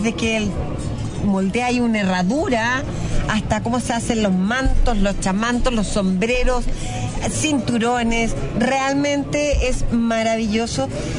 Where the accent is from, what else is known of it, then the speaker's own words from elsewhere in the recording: Rancagua, O'Higgins, Chile; Rancagua es el cielo. Y yo que soy de Rancagua estoy tan feliz.